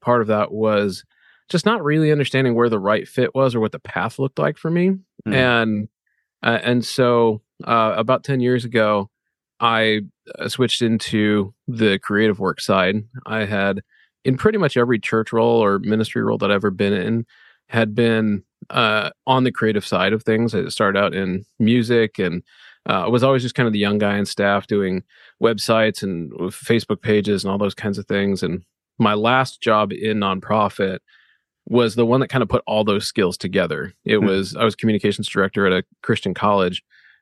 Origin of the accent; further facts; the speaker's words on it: Omaha, Nebraska, United States; also born or lived in Kansas City; So I'm from Omaha originally, although born in Kansas City, but spent most of my life here.